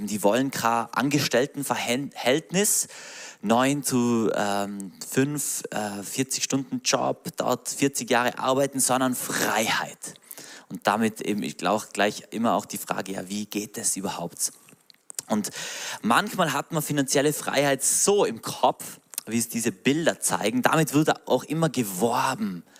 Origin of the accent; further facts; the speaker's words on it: Höfen, Tyrol, Austria; bei uns in Tirol, in Höfen, in meinem Heimatdorf